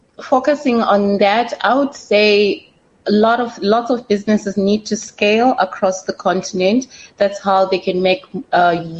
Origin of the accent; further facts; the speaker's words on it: Zimbabwe; now in South Africa; Okay, so I am originally Zimbabwean and I moved to South Africa in 2009.